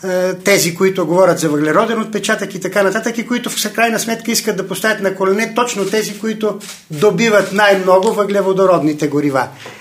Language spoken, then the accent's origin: Bulgarian; Kyustendil, Kyustendil Province, Bulgaria; born there; в листата в родното ми място Кюстендил.